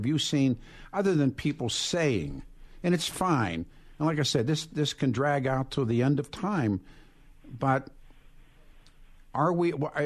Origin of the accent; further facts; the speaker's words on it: Missouri, United States; But I'm from Missouri, and you got to show me, and I need to see evidence of what's taking place.